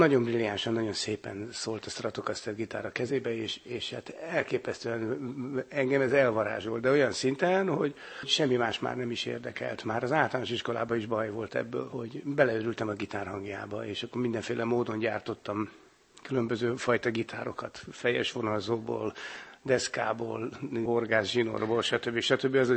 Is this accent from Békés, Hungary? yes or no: no; Budapest, Hungary; a nagymamám befogadott, és tulajdonképpen úgy nőttem föl, én az egész fiatalságomat Angyalföldön töltöttem el egy kis lakásban.